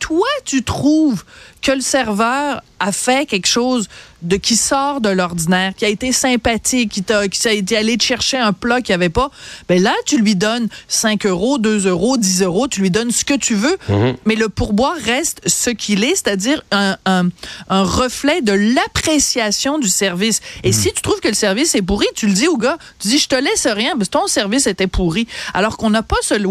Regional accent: France; born there; je suis née en France

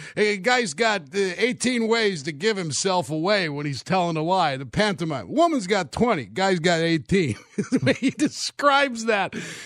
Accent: Indiana, United States; Said, hey, man, just because we're from Indiana, you don't have to prove it every day

